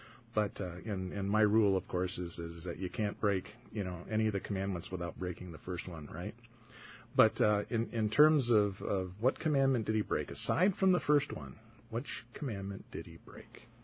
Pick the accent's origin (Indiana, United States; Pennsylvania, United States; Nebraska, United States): Indiana, United States; Hebron; I'm from Hebron, Indiana, pastor at St. Michael Lutheran Church.